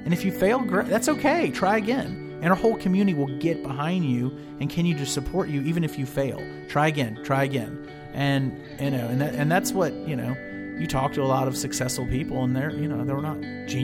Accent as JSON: {"language": "English", "town": "Birmingham", "region": "Alabama", "country": "United States", "tie": "born or raised there", "said": "I'm hail from Birmingham, Alabama. Grew up down there and actually went really far away to school to Samford, 4 miles away from my folks."}